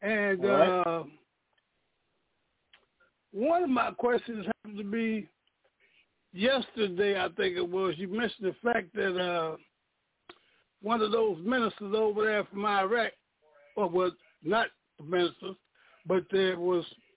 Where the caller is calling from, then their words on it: Danville, Illinois, United States; I'm calling from Danville, Illinois.